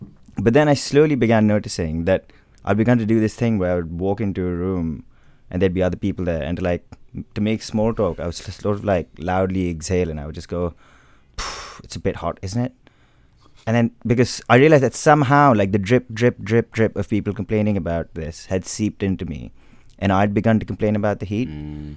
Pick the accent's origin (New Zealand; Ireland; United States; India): India; now in United Kingdom; Some of our more attentive listeners will have cleverly deduced that I am from India, where it can get quite hot.